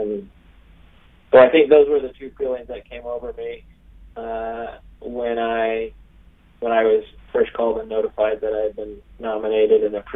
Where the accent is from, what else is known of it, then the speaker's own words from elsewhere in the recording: Quincy, California, United States; So originally I grew up in a small logging community in Northern California named Quincy.